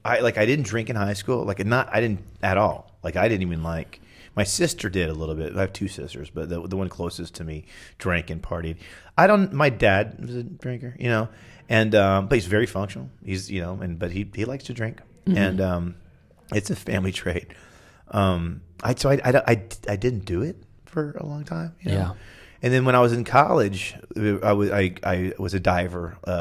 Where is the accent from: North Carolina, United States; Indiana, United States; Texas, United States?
Texas, United States; Houston; also born or lived in New Orleans; I grew up in Houston. I moved there when I was four or five, from New Orleans.